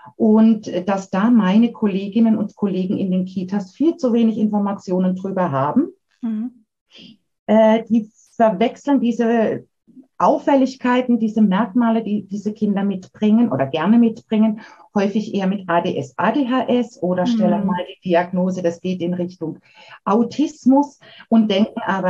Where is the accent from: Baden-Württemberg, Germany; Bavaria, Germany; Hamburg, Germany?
Baden-Württemberg, Germany; Ettlingen; Genau, ich komme aus dem Landkreis Karlsruhe, aus Ettlingen, ja.